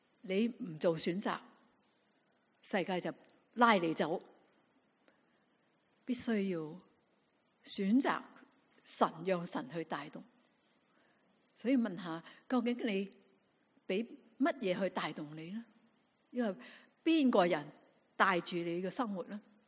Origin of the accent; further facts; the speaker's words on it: Guangdong, China; 中国人，我们广东人说人家大只讲，